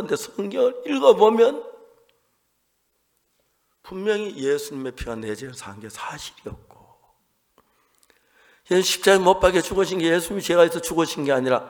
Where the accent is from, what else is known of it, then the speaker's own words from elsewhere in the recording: South Korea; 우리는 한국에서 왔는데 노래를 잘해요.